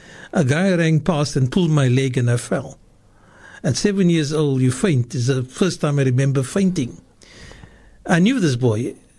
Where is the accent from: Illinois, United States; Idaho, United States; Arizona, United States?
Arizona, United States; Salt River; That's the problem of growing up in Salt River.